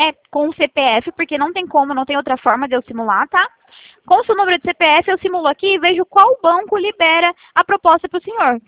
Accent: Presidente Prudente, São Paulo, Brazil; Eu sou daqui, de Presidente Prudente. Nós somos no interior de São Paulo

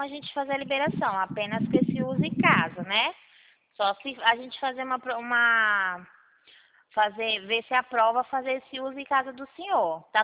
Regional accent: Rio Claro, São Paulo, Brazil; Ah, eu também sou daqui do Rio Claro.

